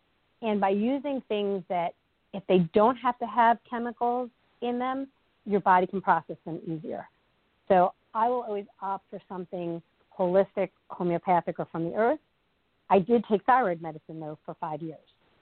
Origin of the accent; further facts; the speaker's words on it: New York City, New York, United States; I am a native New Yorker, and I have been on a healing journey for 21 years.